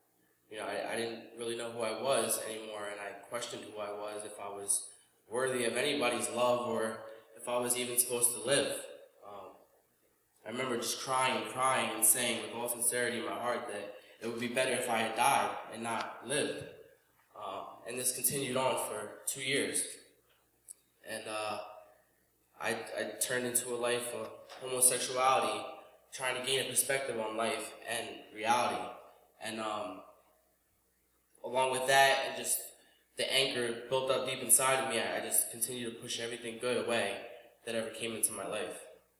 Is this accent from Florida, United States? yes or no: no; New Jersey, United States; I'm 22 years old, and I'm from Monmouth County, New Jersey. It's really far from here.